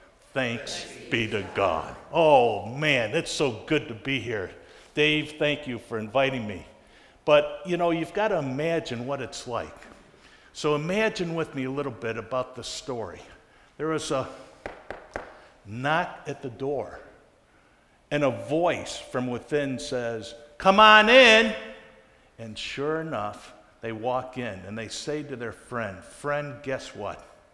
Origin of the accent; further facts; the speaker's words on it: California, United States; I'm from California. I don't know if you can tell that or not, but I just love California.